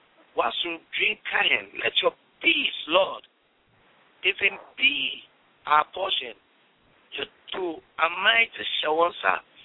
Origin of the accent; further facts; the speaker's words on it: Ghana; I'm from Ghana in West Africa, and I'm going to pray in one of my local dialects. And that is the Fante language. It's a Fante dialect.